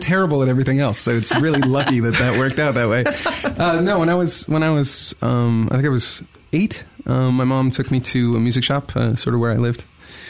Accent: California, United States; Believe it or not, I come from San Francisco, like a couple hours north of San Francisco

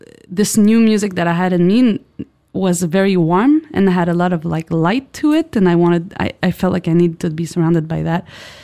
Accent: Montreal, Quebec, Canada; Montreal, Canada.

